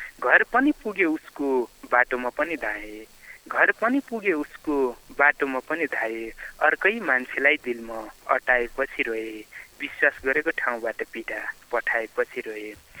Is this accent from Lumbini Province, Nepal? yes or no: no; Karnali Province, Nepal; जाजरकोटको थाला रेकर भटाई।